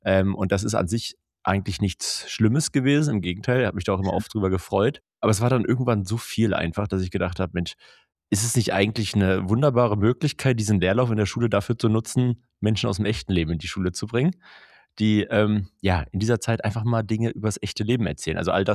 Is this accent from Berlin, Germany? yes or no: yes; Berlin, Germany; ich bin selber Berliner, also Berlin-Neuköllner sogar